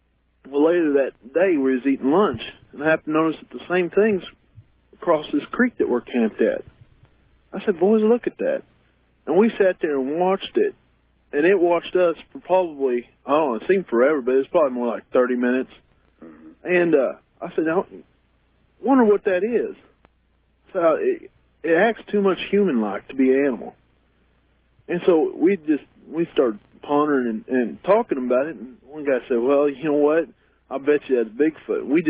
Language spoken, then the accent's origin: English; Columbia, Missouri, United States; I'm from Columbia, Missouri.